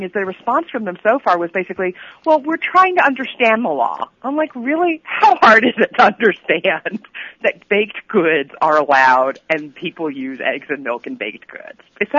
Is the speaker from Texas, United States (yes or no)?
yes; Texas, United States; I grew up in Texas. I'm a native Texan.